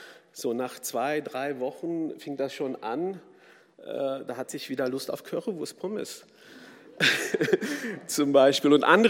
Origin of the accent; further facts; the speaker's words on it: North Rhine-Westphalia, Germany; Ich bin in den 80ern im Ruhrgebiet groß geworden. Deutschland wurde mir und meiner Familie langsam endgültig zur Heimat